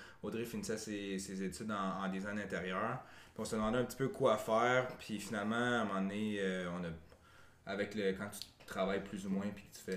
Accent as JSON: {"language": "French", "region": "Quebec", "country": "Canada", "also_born_or_lived": "Montreal", "said": "parce que les deux, on vient du Nord puis on voulait retourner dans le Nord après nos études."}